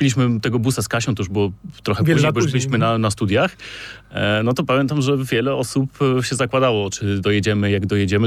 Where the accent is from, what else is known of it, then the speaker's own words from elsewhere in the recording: Staszów, Świętokrzyskie Voivodeship, Poland; Ja pochodzę ze Staszowa, niewielkie miasteczko w województwie świętokrzyskim.